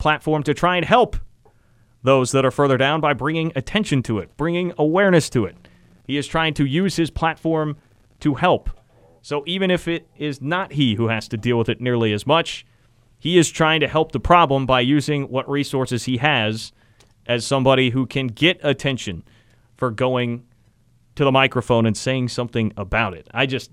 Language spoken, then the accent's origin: English; Kansas City, Missouri, United States; I grew up in Kansas City reading a lot of Jason Whitlock.